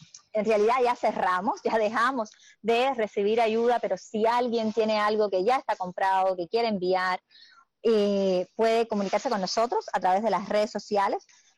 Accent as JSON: {"language": "Spanish", "country": "Cuba", "said": "No somos los cubanos que queremos ayudar a los cubanos los que vamos a poner los obstáculos."}